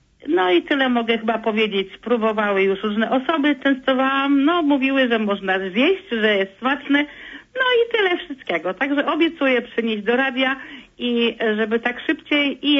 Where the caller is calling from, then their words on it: Toruń, Kuyavian-Pomeranian Voivodeship, Poland; z Torunia.